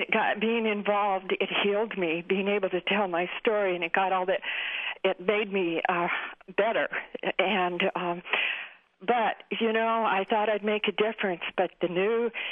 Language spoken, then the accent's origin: English; Fallbrook, California, United States; I am from California. I'm in Fallbrook, but it's 50 miles north of San Diego.